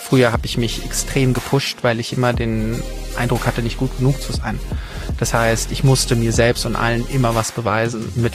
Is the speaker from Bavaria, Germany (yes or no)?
no; Heidelberg, Baden-Württemberg, Germany; Tatsächlich Heidelberger Urgestein. Ich bin in Heidelberg geboren, in der schönen Weststadt und bin dann dort zur Schule gegangen, bin in dreisprachig aufgewachsen.